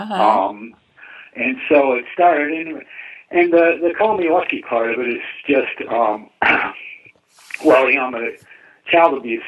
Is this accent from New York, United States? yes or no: yes; Skaneateles, New York, United States; came into my show in my hometown at Skaneateles. Skaneateles is an Indian word that means beautiful lake surrounded by fascists.